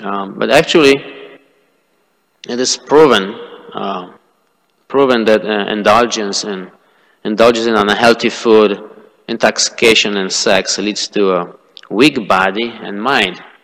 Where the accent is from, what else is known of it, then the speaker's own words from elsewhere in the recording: Poland; English is a second language; I read it in my home country in Poland. I read it in Polish